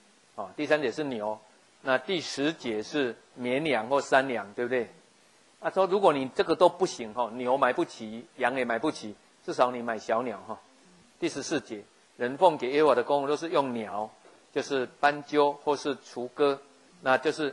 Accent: Taiwan; 很多我们台湾人一样，拜拜都要杀三牲嘛齁。

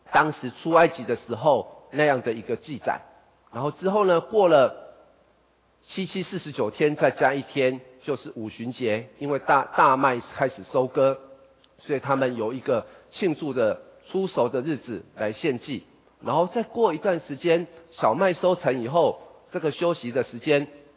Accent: Taiwan; 其实想我们台湾人节期是什么，从哪里来。

